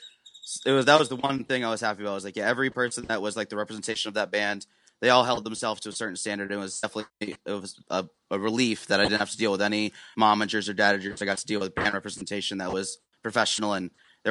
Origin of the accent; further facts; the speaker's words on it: Boston, Massachusetts, United States; But I'm from Boston, and when I started out, I started out when I graduated high school early. And I was in the Boston scene, seeing how everything was going.